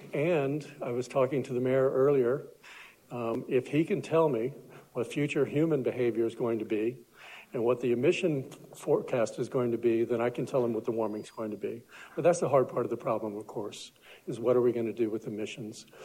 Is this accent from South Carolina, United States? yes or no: yes; South Carolina, United States; I'm a little intimidated because growing up in South Carolina, talking faster isn't an option.